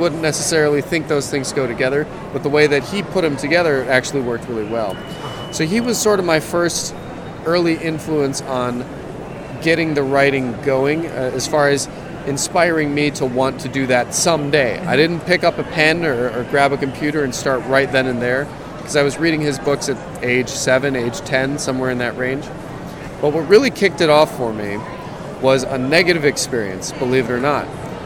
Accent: Milwaukee, Wisconsin, United States; I'm from the Milwaukee area originally, so it was a nice excuse to come back up, visit old friends, hang out with my parents at their house

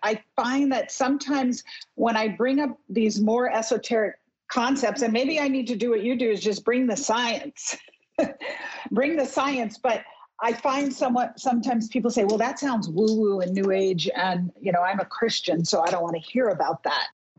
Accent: New York, United States; which is my nature as a New Yorker. I come head on.

